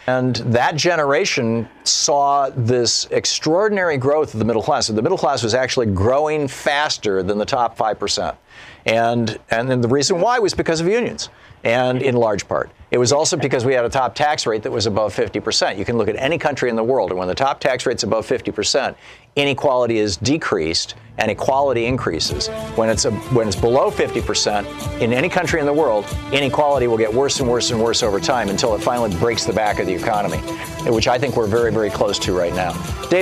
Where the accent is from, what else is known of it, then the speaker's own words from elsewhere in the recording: Newark, New Jersey, United States; As a young boy growing up in New Jersey, I watched my hometown of Newark decline.